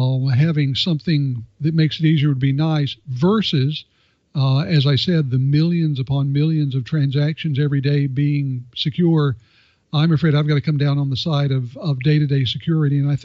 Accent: United States; Being an American, being the sort of critter that I am, I tend to come down on the side of personal protection.

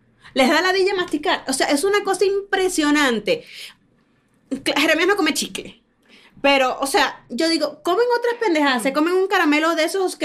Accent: Mexico; yo de verdad soy, o sea, mexicana de pura cepa, de la más profunda, de lo más profundo de la tierra, de la penca del maguey. O sea, para un pan de muerto yo nací, crecí y viviré aquí el resto de mi vida.

